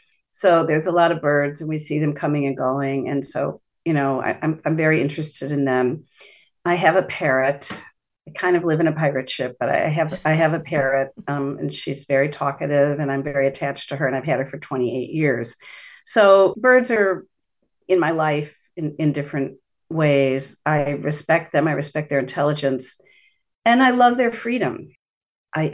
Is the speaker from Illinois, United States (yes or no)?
yes; Illinois, United States; I come from Illinois. My husband's from Ontario. We're not New Yorkers.